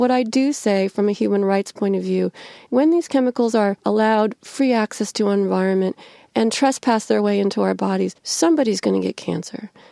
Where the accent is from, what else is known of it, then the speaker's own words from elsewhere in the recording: Illinois, United States; I grew up right in the middle of the middlest state in America, the second of the three I states. Illinois is both an industrial state.